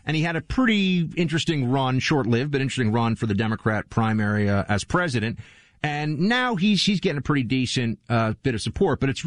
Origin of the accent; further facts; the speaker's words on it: New York City, New York, United States; as I grew up in New York City, Clay, I could sit here and tell stories about what that city was like